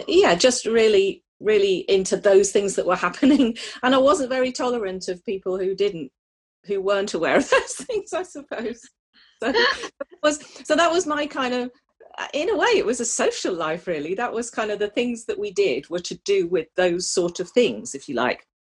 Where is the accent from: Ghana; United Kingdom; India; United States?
United Kingdom; North West England; I grew up in Lancashire in a quite ordinary but very nice working class family. I was the first person in my family to go to university.